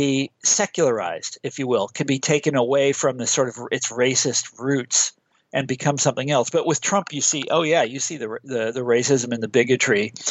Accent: Midwest, United States; I'm from the Midwest.

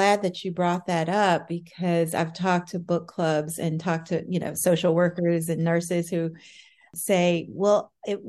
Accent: Tennessee, United States; I am a native Southerner. I'm from Tennessee

